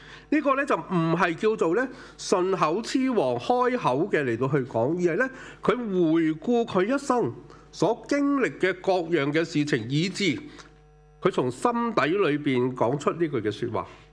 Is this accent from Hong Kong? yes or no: yes; Hong Kong; 不过呢现在就越我们香港人呢就越来越长寿